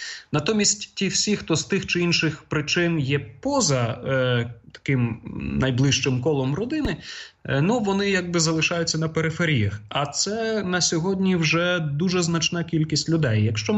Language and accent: Ukrainian; Kharkiv, Kharkiv Oblast, Ukraine; я походжу з Харкова, а це, ну, місто, в якому не найбільше по Україні католиків.